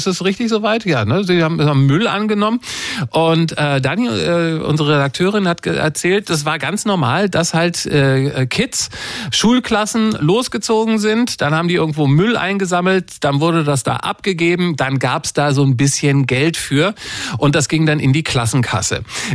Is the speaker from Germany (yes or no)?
yes; West Germany, Germany; Ich bin im Westen groß geworden